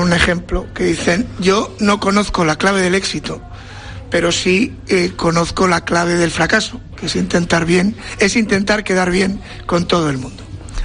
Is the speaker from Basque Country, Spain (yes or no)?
yes; Bilbao, Basque Country, Spain; born there; soy nacido en Bilbao, y que por lo tanto lo del orgullo de pertenencia o sentido de pertenencia a un territorio no me lo tienen que enseñar, lo traigo de serie.